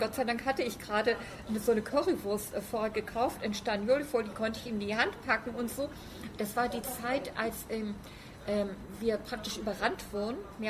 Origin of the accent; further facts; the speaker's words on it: Rostock, Mecklenburg-Vorpommern, Germany; moved away as an adult; also born or lived in Dresden; now in Berlin, Germany; Ich bin in der DDR aufgewachsen, in Mecklenburg, Rostock. Ich bin kurz nach der Wende nach Berlin gekommen. Ich war vorher in Dresden in einer Bibliothek und bin dann nach Berlin gekommen. Ja. Wegen Arbeit, Wohnung und so. Ich erst in Köpenick gewohnt, in Friedrichshagen.